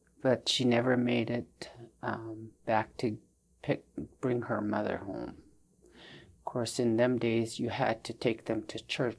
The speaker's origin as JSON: {"language": "English", "town": "English Bay", "region": "Alaska", "country": "United States", "tie": "born there", "said": "And my mom was born in Portlock. My dad was born in English Bay. I was born in English Bay also"}